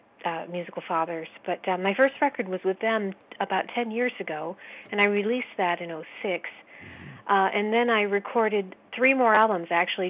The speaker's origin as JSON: {"language": "English", "town": "Erie", "region": "Pennsylvania", "country": "United States", "tie": "born or raised there", "also_born_or_lived": "Buffalo", "said": "I also stop in my hometown, which is on I-90, Erie, Pennsylvania. Mm-hmm. I grew up in the Erie, Buffalo area"}